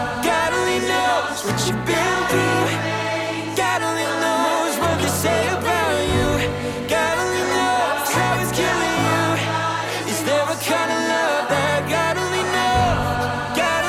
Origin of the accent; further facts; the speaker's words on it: Florida, United States; now in Los Angeles, United States; Yeah, so I'm from Florida originally, but...